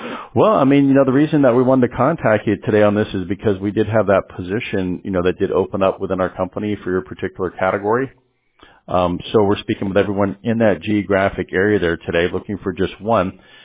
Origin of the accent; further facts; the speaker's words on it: Columbia, Maryland, United States; now in California, United States; I grew up in Columbia, if you know where that is.